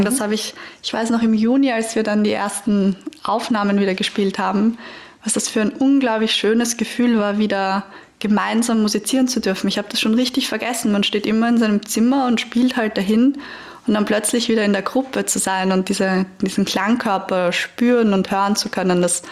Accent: Vienna, Austria; als Wienerin

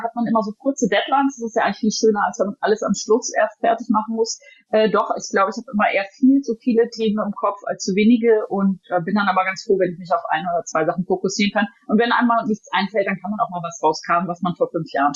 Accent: Bad Oeynhausen, North Rhine-Westphalia, Germany; demnächst in meiner Heimatstadt Bad Oeynhausen

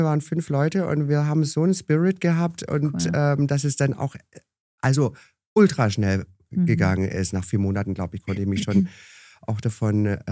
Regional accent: Germany; also born or lived in Amsterdam, Netherlands / Hamburg, Germany; now in Munich, Germany; als Deutsche

